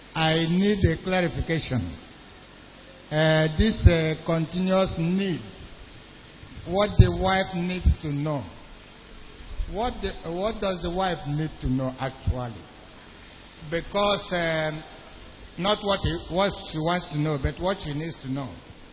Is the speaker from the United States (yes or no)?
no; Nkwere, Imo, Nigeria; I am from Nkwere, Imo State, and this is my origin.